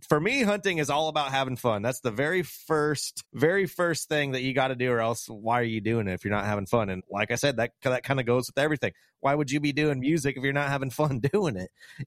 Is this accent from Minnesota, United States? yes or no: no; Washington, United States; He's from the state, you know, I'm from Washington.